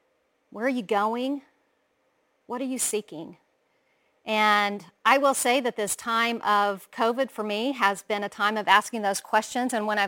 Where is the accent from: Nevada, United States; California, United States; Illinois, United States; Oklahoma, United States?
Oklahoma, United States; I have 4 grown sons. I'm from Oklahoma.